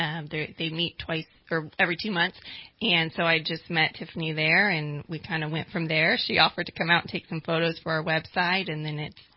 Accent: California, United States; now in Redding, United States; So I was born and raised in Shasta County. I lived down in Sacramento for a few years for school, and then I've been in Redding for about 13 years now.

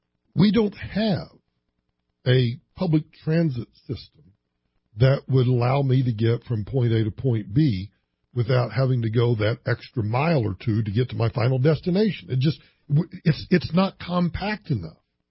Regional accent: Oklahoma, United States; now in Denver, United States; But where I grew up in the Oklahoma Panhandle, and cars were a necessity. There's no public transportation.

